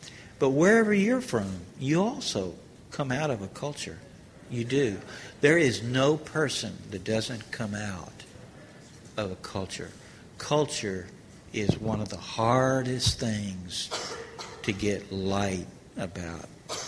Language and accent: English; Texas, United States; if you can be one with me being a Texan, you just have a much better chance to be an overcomer